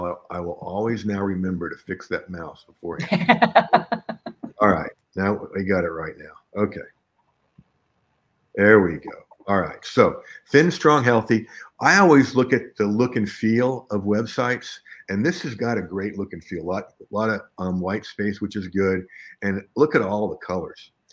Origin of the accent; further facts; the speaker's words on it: Tallahassee, Florida, United States; See, I grew up in Tallahassee, in Florida, just about a half hour from the coast.